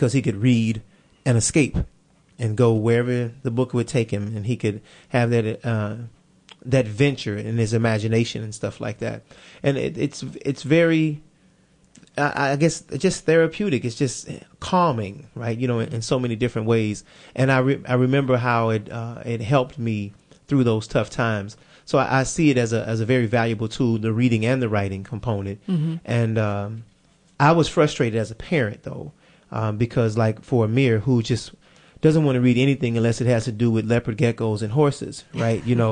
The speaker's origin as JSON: {"language": "English", "town": "Chicago", "region": "Illinois", "country": "United States", "tie": "born or raised there", "said": "I grew up in Chicago early on, and I went to a school called Marcus Garvey Elementary School."}